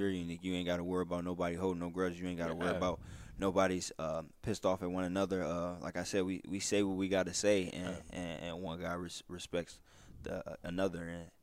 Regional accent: Ohio, United States; he talks stuff about the Cleveland Browns because he know I'm from Ohio.

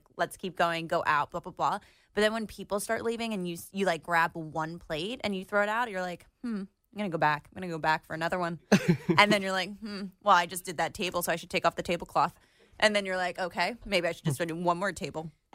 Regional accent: New Jersey, United States; now in Los Angeles, United States; I grew up in Jersey.

